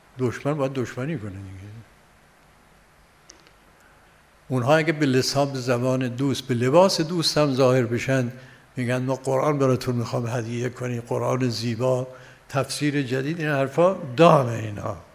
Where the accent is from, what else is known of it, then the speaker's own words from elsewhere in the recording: Yazd, Iran; من نه یزدی هستم. یزد یکی از شهرهای مذهبی ایران معروفی، یعنی دارالعباده این هست.